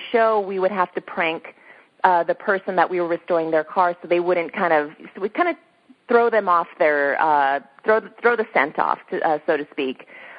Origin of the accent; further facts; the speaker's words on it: Whittier, California, United States; I grew up right outside of Los Angeles in Whittier, which was about 45 minutes east of Los Angeles.